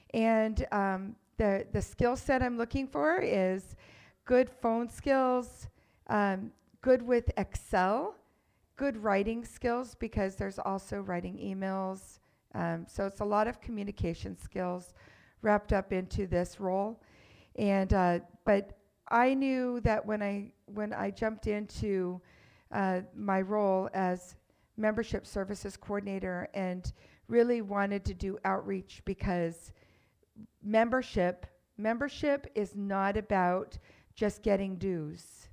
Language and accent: English; Washington, United States; And, you know, I'm from Washington, and I have family and friends, people I care deeply about who live in the state, including my daughter, my mother.